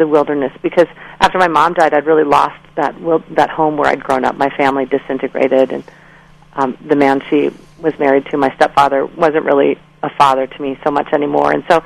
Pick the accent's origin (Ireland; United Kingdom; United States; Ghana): United States; Minnesota; I'd grown up in the North Woods of Minnesota. I'm from Minnesota, and I'd lived in my teen years in a very rustic way without electricity or running water or indoor plumbing for most of those years.